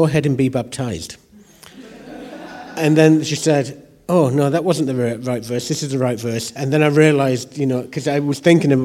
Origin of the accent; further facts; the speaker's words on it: Yorkshire and the Humber, United Kingdom; The town I grew up in was in Yorkshire. And then during the 70s, they did the rearrangement of the county boundaries and moved us into Lancashire.